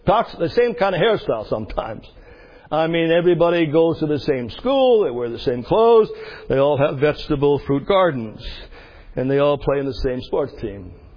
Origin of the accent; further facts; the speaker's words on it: Canada; I'm from the north, far, far north, I'm a Canadian.